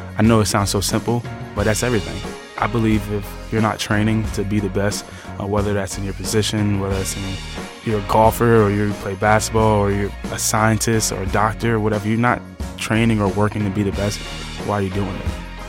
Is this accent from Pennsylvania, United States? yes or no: yes; Pennsylvania, United States; also born or lived in Bronx; Yeah, so I was born in New York, born in Bronx, moved to Pennsylvania when I was like 5.